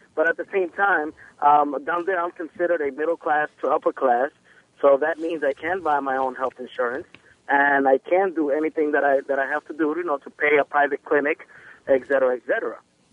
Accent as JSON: {"language": "English", "country": "Dominican Republic", "said": "I just want to say I'm from the Dominican Republic, which is a very democratic country"}